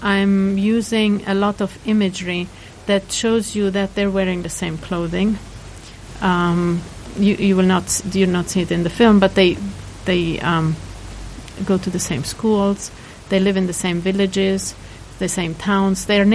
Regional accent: Egypt; I grew up in Egypt.

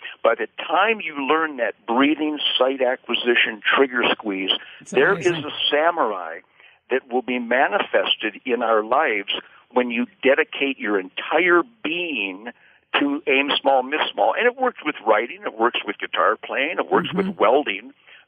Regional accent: Detroit, Michigan, United States; born there; now in Texas, United States; I was born in Detroit. You know, Laura, Michigan was the arsenal of democracy.

